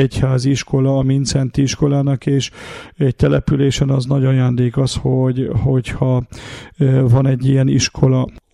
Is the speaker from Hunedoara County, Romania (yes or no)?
no; Ditrău, Harghita, Romania; én származok a legközelebbről, tehát ugye határon túlról, Gyergyó Szent Miklós mellett az egyik faluból, Gyergyó Ditróból. Ma is közel ilyen 5000 főt számláló település.